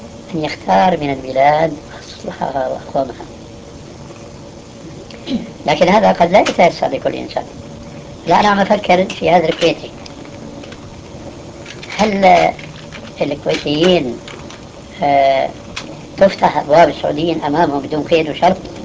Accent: Syria; now in Saudi Arabia; وهذا كما يقولون عندنا في الشام وش الضيف. فقنعت بالهجرة هنا

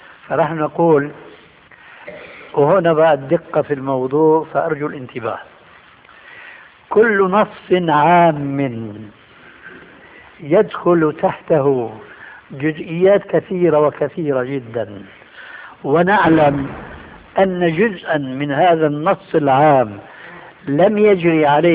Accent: Syria; عندنا في الشام يسمى المقدمة بالتذكير، وبيقلب الذال إلى دال بيقولوا التذكير

